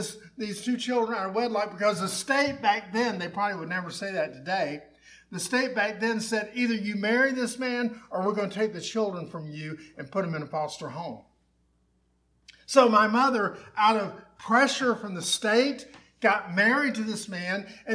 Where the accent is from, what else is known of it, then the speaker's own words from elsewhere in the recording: Tampa, Florida, United States; I was raised in the Tampa area only because my dad was looking for a job, and he went down to Florida and got a job from Alabama.